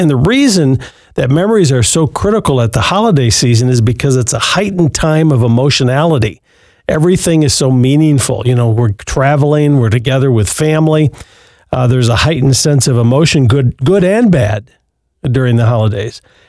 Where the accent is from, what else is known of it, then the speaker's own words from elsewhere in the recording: Muskegon, Michigan, United States; I grew up in Western Michigan. Our Michigan listeners know Muskegon. I grew up on the lake right near Lake Michigan.